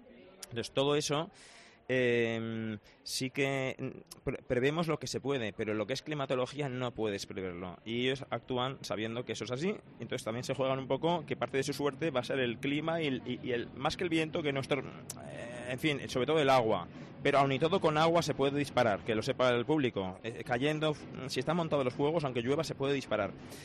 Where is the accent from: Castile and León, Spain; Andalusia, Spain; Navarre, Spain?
Navarre, Spain; Pamplona; somos la ciudad de España que probablemente tenga documentado el uso de pirotecnia en sus fiestas en San Fermín más antiguamente